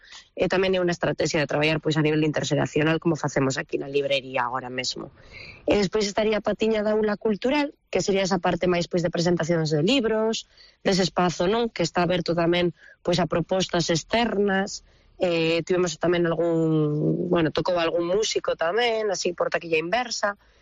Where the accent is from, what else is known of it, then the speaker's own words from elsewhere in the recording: Basque Country, Spain; born there; xa nací nun entorno moi rural ali no País Vasco, en Álava, bueno, daquelas estaba vivindo en Santiago